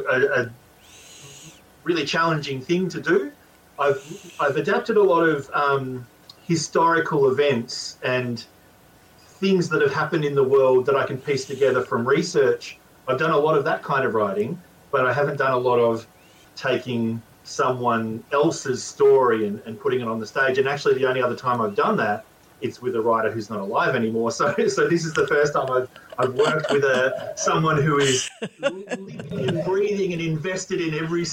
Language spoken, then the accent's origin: English; Australia; I grew up in Australia.